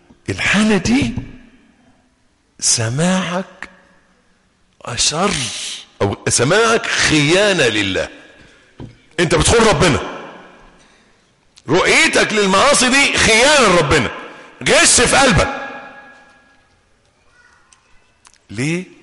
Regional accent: Egypt; يعني يبدو إن الظاهرة دي مش موجودة عندنا في مصر الحمد لله، عندهم في الخليج

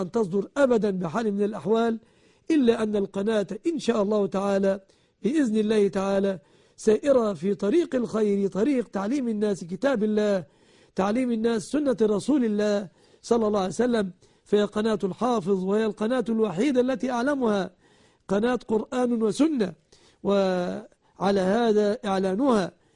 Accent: Egypt; وأن يحفظ بلادنا مصر

